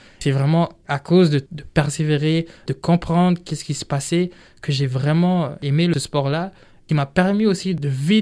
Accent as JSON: {"language": "French", "country": "Burundi", "first_language": "Kirundi", "second_language": "French", "lives_now": "Quebec, Canada", "said": "Ma langue maternelle, c'est le Kirundi. Je suis venu ici au Québec surtout parce que si mon frère, mon grand frère, il était déjà ici. J'étais déjà francophone."}